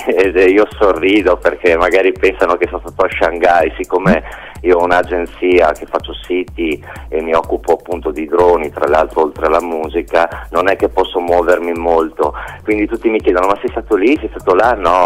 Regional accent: Udine, Friuli-Venezia Giulia, Italy; moved away; Certo, io provengo appunto da Udine, ho cominciato a suonare appunto nelle punk bands, questo negli anni 90

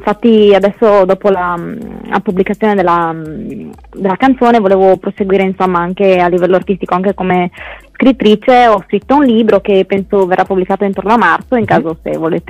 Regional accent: Codroipo, Friuli-Venezia Giulia, Italy; Io sono friulana, sono di Codroipo, adesso vivo a Codroipo

